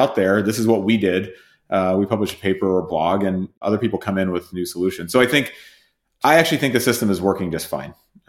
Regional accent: United Kingdom; born there; Well, I was born in the UK.

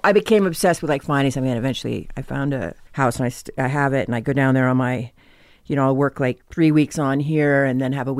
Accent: Norwell, Massachusetts, United States; I'm from Norwell, Massachusetts.

